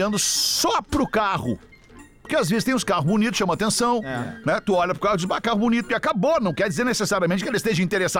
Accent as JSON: {"language": "Portuguese", "town": "Santa Rosa", "region": "Rio Grande do Sul", "country": "Brazil", "said": "sou de Santa Rosa, tenho 26"}